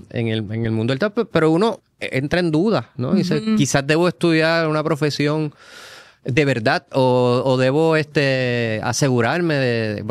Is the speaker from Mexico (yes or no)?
no; Cabo Rojo, Puerto Rico; also born or lived in Guayama; Y entonces se regresan a Cabo Rojo y me crié completamente en Cabo Rojo. Luego en la adolescencia fui a Guayama.